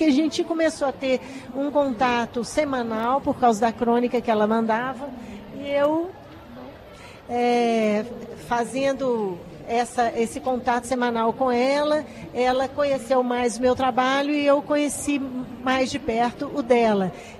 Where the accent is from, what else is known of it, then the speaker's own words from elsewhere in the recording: Minas Gerais, Brazil; lá é a minha terra, lá é a terra da minha família.